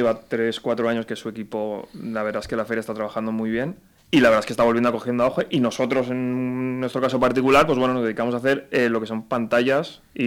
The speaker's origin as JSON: {"language": "Spanish", "region": "Valencian Community", "country": "Spain", "said": "además nosotros siendo valencianos y queriendo potenciar el producto valenciano"}